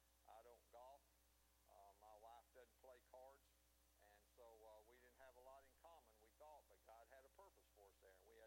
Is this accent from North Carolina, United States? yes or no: yes; North Carolina, United States; moved away; And I grew up in North Carolina, but I've lived in Arkansas for over 40 years.